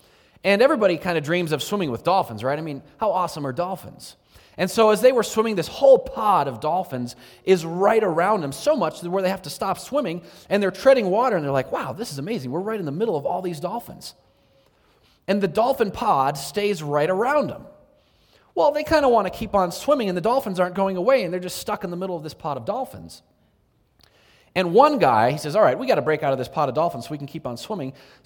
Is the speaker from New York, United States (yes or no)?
no; San Diego, California, United States; I used to, growing up in San Diego, when I'd go surfing, we'd get dolphins that would swim by us all the time.